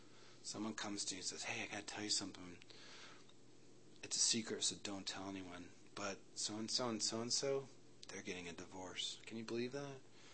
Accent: the North, United States; She's a Southern girl, so I'm from the North, a Yankee, you know. We don't have too good of a mouth on us, so anyway.

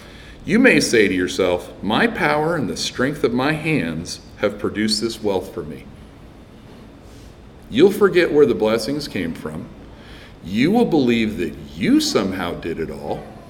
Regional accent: Texas, United States; I have had air conditioning my whole life growing up in Texas.

